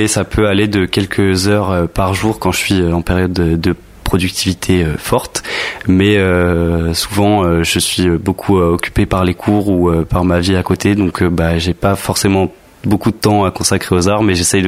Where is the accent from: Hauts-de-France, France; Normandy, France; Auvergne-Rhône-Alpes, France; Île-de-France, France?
Île-de-France, France; Sannois; mon lycée de secteur, parce que je suis de Sannois, Hermont, etc.